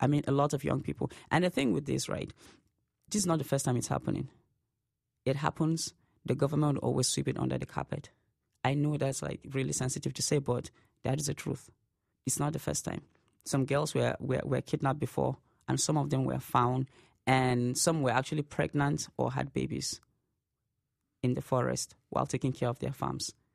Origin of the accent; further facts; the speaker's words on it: Nigeria; I saw a YouTube clip of our first lady and the way she reacted to these things, and it was really embarrassing.